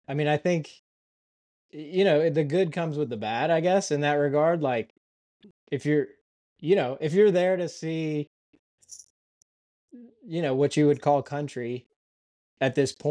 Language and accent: English; South Carolina, United States; but then, you know, there are hints of country, cause I'm from South Carolina. I can't help the way I say some things.